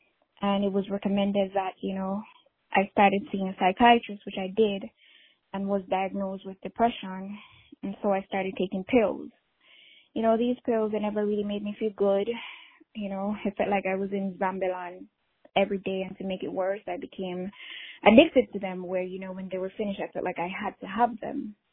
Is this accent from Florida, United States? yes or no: yes; Florida, United States; I'm from Florida.